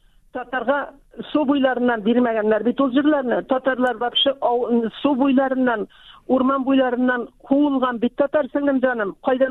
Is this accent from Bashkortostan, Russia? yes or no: no; Yana Shimber, Tatarstan, Russia; Менә безнең авылда, Яңа Шимбер авылы, Әтнә районына.